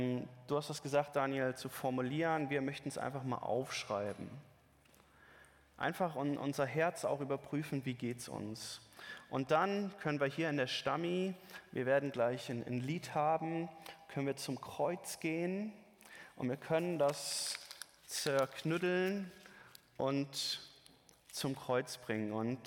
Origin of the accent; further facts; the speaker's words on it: North Rhine-Westphalia, Germany; wie ein kleines Städtchen in Nordrhein-Westfalen, dort, wo ich aufgewachsen bin, in der Region